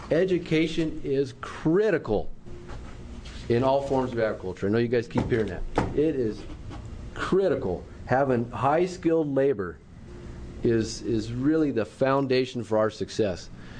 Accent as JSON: {"language": "English", "town": "Tillamook", "region": "Oregon", "country": "United States", "tie": "born or raised there", "said": "I'm a second-generation dairy farmer in Tillamook. I was raised in Tillamook, and I've been actively engaged in the business of dairy farming since my early childhood."}